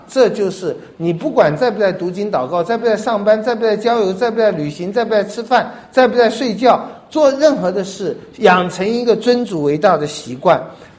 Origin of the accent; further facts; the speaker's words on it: Taiwan; 我们台湾人商业头脑多好的话